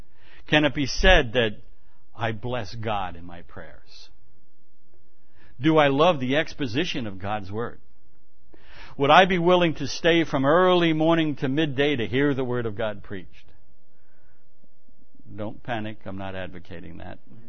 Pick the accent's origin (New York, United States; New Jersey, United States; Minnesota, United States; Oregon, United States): New York, United States; New York City; born there; And I'm also a New Yorker. I could be an I Love New York commercial. I was born in Manhattan, and I just love New York.